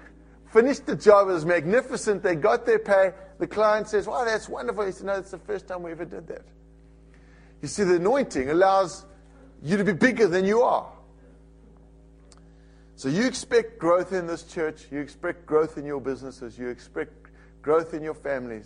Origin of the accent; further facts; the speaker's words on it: East London, Eastern Cape, South Africa; I grew up in South Africa in a small town called East London.